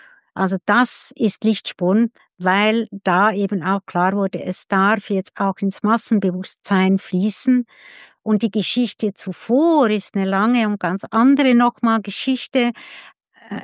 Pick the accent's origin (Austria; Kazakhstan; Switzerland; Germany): Switzerland; Ich bin Schweizerin